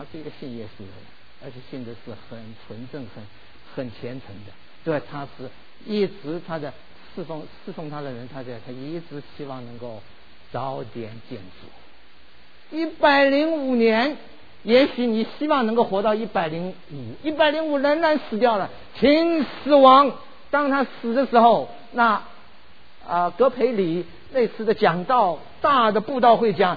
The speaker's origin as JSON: {"language": "Chinese", "region": "Shanghai", "country": "China", "tie": "born there", "also_born_or_lived": "Yancheng, Jiangsu", "said": "我是生在上海，如果呢光荣一点的话，"}